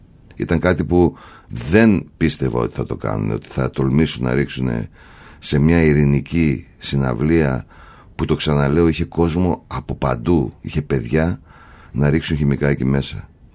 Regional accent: Evosmos, Central Macedonia, Greece; Εγώ μεγάλωσα στον Εύωσμο που είναι δυτικά, για ποιο δεν ξέρει, συνορεύει με την Ηλιούπολη και τη Σταυρούπολη

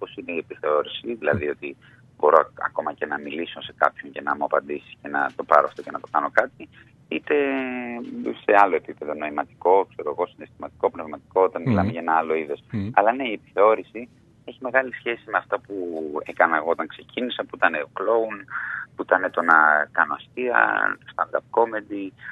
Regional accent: Greece; για το πόσο ξεχωριστοί νιώθουμε που είμαστε Έλληνες

